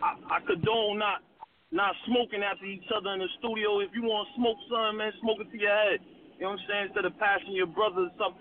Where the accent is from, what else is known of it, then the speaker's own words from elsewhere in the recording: New Jersey, United States; now in Seattle, United States; I'm out here on the West Coast now. I'm from Jersey, but I've been on the West for 7 years right now.